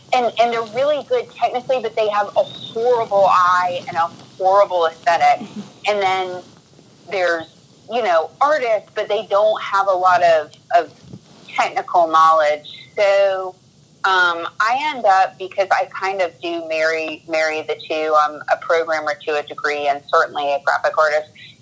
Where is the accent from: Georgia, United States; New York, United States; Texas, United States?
Georgia, United States; Atlanta; moved away as an adult; I'm born and raised in Atlanta, and I moved up to Manhattan in 2000